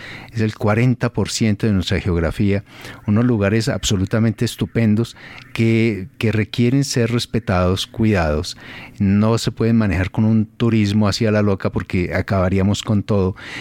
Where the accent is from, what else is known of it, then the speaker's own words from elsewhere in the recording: Colombia; yo como colombiano, tener que reconocer el daño tan impresionante que se ha hecho a estas regiones.